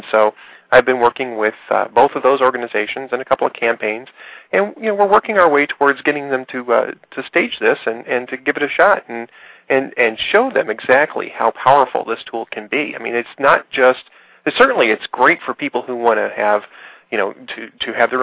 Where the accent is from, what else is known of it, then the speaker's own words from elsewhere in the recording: Los Angeles, California, United States; Because I grew up in Los Angeles, you know, the Los Angeles area, the greater Los Angeles area